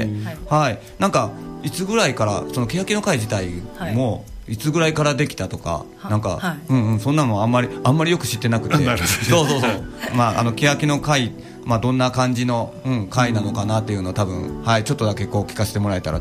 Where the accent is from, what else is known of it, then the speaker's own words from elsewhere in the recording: Maizuru, Kyoto, Japan; 僕とかも舞鶴出身なんで